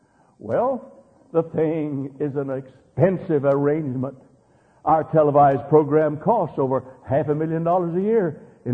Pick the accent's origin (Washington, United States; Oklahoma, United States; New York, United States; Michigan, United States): Oklahoma, United States; born there; also born or lived in Muskogee; As you know, I was born in Oklahoma. I came down here from Muskogee.